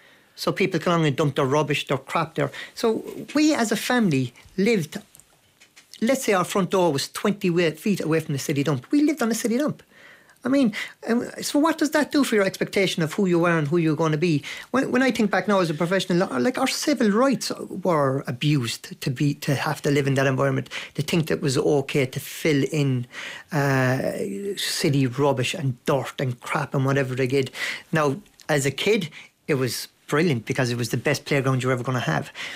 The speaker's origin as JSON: {"language": "English", "town": "South Hill", "region": "Munster", "country": "Ireland", "tie": "born or raised there", "said": "One of the things about growing up in South Hill is, you know, it was a highly socially deprived area. The bar wasn't set high. Most people up there were on the dole or on social welfare or doing odd jobs"}